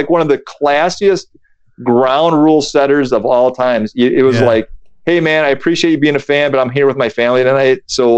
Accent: Rockford, Illinois, United States; I grew up in Rockford, Illinois.

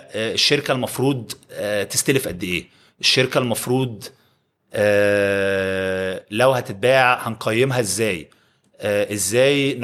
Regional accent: Egypt; moved away as an adult; انا كبرت في مصر، درست النظام المدرسي الانجليزي، فعملت الجي سي اس ايز والاي ليفلز، وبعد كده سافرت جامعه في انجلترا.

